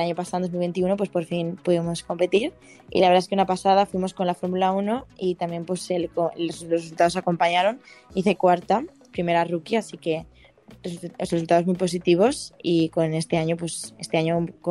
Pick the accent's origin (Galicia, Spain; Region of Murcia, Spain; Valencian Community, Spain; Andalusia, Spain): Valencian Community, Spain; Valencia; Básicamente, tengo 20 años, soy de Valencia y poco más.